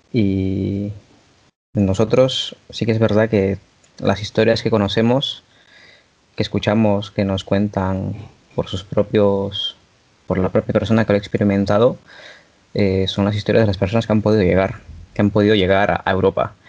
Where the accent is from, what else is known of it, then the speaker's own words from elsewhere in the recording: Peru; moved away as an adult; now in Pamplona, Spain; yo cuando vine de Perú a Pamplona con 18 años, pues es... No es diferente, pero es diferente.